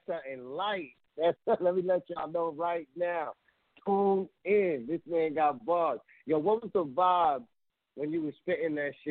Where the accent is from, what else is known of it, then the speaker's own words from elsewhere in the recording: New York City, New York, United States; I'm from the Bronx, from New York City.